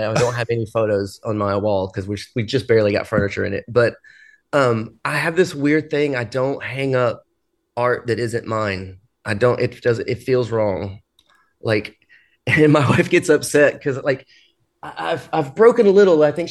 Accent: Texas, United States; Well, I come from Texas where there's zero seasons.

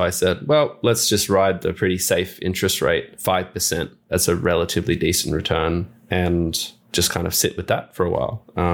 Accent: New South Wales, Australia; my home state of New South Wales.

